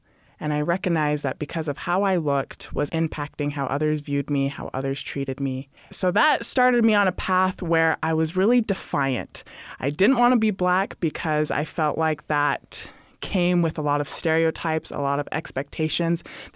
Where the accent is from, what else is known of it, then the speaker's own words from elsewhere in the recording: Utah, United States; also born or lived in Hawaii / Arizona; I was born in Utah. We lived in Hawaii for a while. Then we moved to Arizona before moving back to Utah. And again, that's where I went to high school.